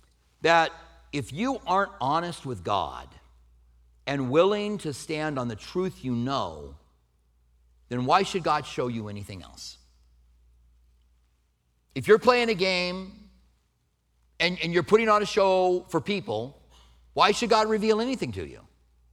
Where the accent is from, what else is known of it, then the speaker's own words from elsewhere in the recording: Albuquerque, New Mexico, United States; Now, I grew up in Albuquerque where in school I would fail classes and they would push you on